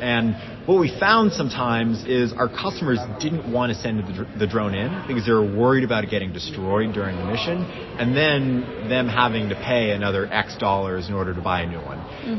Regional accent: Las Vegas, Nevada, United States; I grew up in Vegas.

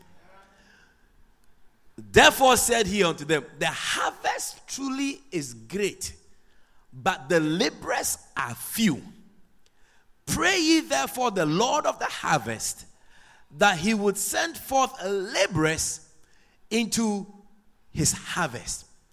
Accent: Georgetown, Guyana; And you see, because we are from Georgetown, we are bush people.

